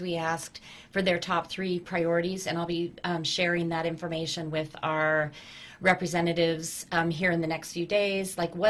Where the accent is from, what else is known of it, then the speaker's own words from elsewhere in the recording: Durango, Colorado, United States; now in Farmington, United States; I was raised in Durango, have a lot of friends in Durango, but Durango is expensive.